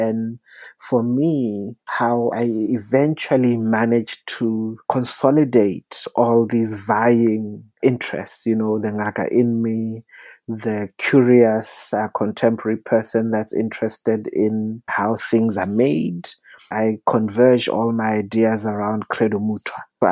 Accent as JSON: {"language": "English", "country": "South Africa", "said": "but I also entered it as a South African who does not shy away from difficult conversations."}